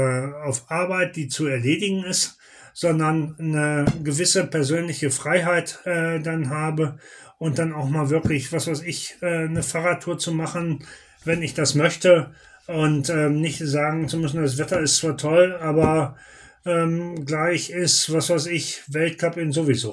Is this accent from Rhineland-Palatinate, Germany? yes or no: no; Münster, North Rhine-Westphalia, Germany; nach Münster, in meine alte Heimat.